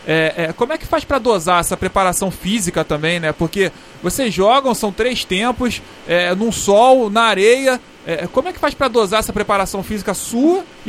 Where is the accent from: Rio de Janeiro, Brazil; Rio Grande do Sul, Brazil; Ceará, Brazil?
Rio de Janeiro, Brazil; quando eu era moleque, na Tijuca, eu jogava bola domingo de manhã